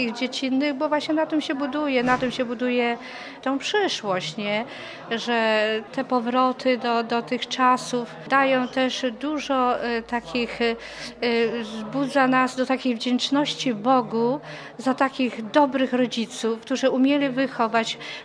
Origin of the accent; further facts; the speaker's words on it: Warmian-Masurian Voivodeship, Poland; ja też wyrosłam w parafii grecko-katolickiej na Mazurach, też dzieciństwo już miałam w tej cerkwi